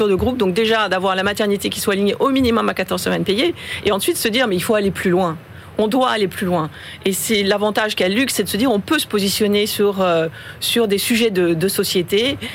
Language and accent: French; France; also born or lived in China; Je suis française, mais je suis récente en France.